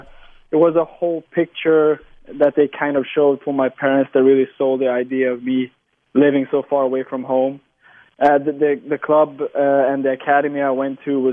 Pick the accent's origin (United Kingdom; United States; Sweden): Sweden; English is a second language; growing up in Sweden, like I said, I've been taught from a very young age to defend, play as a unit, also playing in a good level.